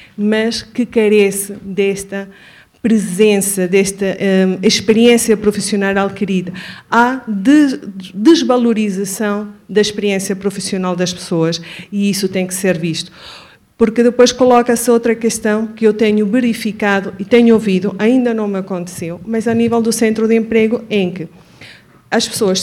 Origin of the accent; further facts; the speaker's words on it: Venezuela; now in Portugal; devem notar pelo meu sotaque, que eu não sou portuguesa, de facto não sou, sou venezuelana